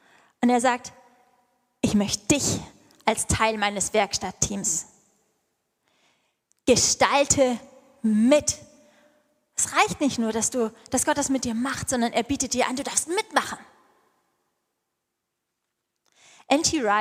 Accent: Baden-Württemberg, Germany; Hallo, ich bin Schwabe.

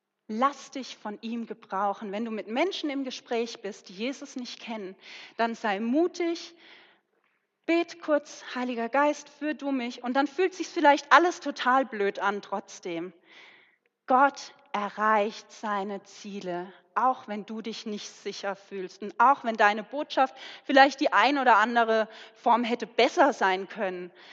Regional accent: Neunkirchen, Baden-Württemberg, Germany; Ich bin in Neunkirchen aufgewachsen. Das ist in der Nähe von Mosbach, dort, wo auch die OM-Mühle steht.

